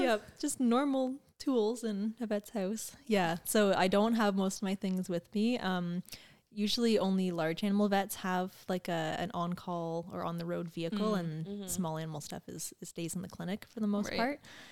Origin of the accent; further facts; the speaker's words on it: Oshawa, Ontario, Canada; I grew up in Oshawa. So GTA, but my parents are from the Smith Falls area originally.